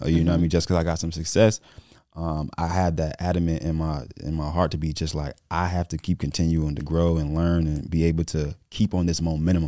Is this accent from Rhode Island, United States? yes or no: no; Chicago, Illinois, United States; I'm from Chicago, so 98% of them don't know nothing about credit.